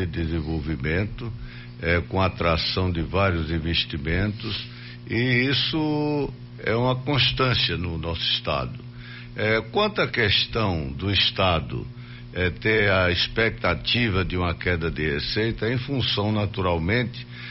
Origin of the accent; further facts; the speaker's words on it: Euclides da Cunha, Bahia, Brazil; eu, por exemplo, sou lá da região Nordeste